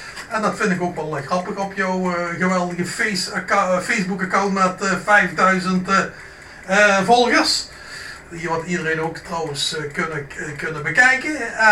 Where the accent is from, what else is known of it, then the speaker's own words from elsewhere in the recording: Limburg, Netherlands; ik voel me Limburger. En boven die Hollanders, daarboven, boven de rivieren